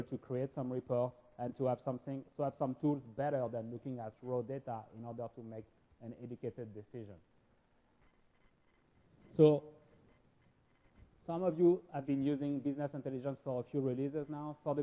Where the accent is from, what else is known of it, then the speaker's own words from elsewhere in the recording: Paris, Île-de-France, France; English is a second language; you may get a little bit of an accent from me, and that's because I was born and raised in Paris.